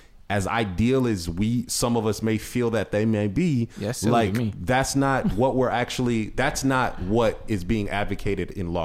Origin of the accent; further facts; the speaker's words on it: Ohio, United States; and I grew up in Ohio, Midwest, we love our guns too, right?